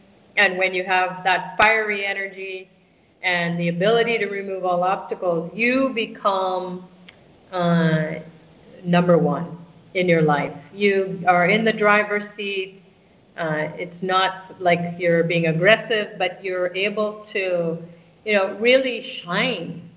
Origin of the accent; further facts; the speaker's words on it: Canada; You know, going to the temple here, I'm, you know, Canadian, and so people always say, where are you coming from, ma'am? You know, when I say Canada, they just like, why are you doing these?